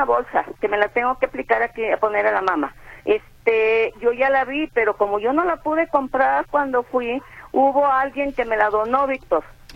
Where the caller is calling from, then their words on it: Jalisco, Mexico; yo soy de aquí de Guadalajara, soy de Ciudad Guzmán, pero ahorita estoy radicando allá en Ciudad Guzmán